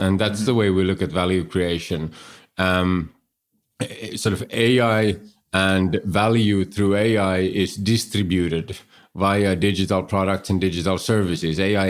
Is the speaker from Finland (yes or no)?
yes; Finland; first language Swedish; English is a second language; moved away; also born or lived in Germany / London / Stockholm; I'm originally from Finland, but most of my career has been elsewhere. So, you know, we lived in and spent time in Germany, in London, in Stockholm, Sweden. I'm myself a native Swedish speaker, but of course, Finland is a bilingual country, and have sort of roots in many places.